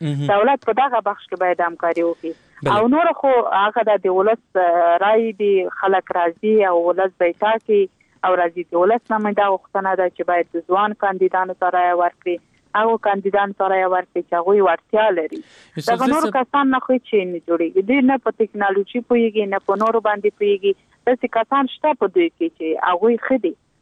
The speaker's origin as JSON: {"language": "Pashto", "region": "Logar", "country": "Afghanistan", "tie": "born or raised there"}